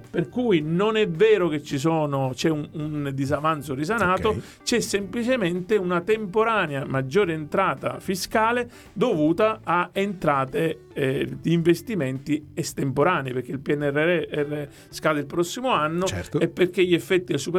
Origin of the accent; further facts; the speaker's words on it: Sicily, Italy; Tra l'altro sono siciliano, non potrei fare altrimenti.